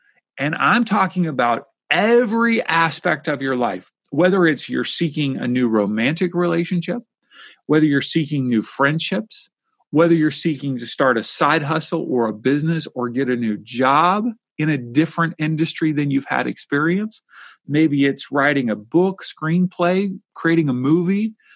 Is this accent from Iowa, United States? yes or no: no; Kentucky, United States; He started Kentucky Fried Chicken, my home state where I grew up, at 62 years old.